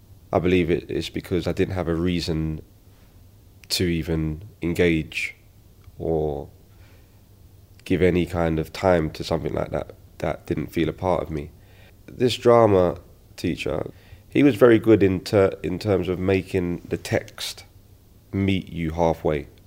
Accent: London, United Kingdom; as a youngster growing up in East London

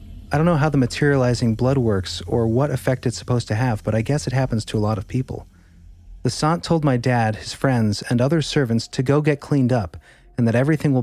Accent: Michigan, United States; also born or lived in Seattle; Some background. My parents come from the Punjab region of India. I was born in Seattle and grew up in Southeast Michigan.

